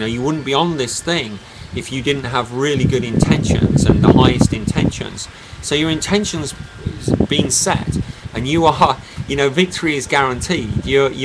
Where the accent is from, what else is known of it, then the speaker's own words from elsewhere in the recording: England, United Kingdom; We're English. We were born and raised in England.